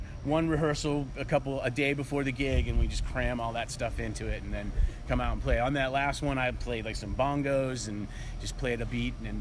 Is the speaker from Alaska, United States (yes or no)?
no; Maine, United States; I grew up in Maine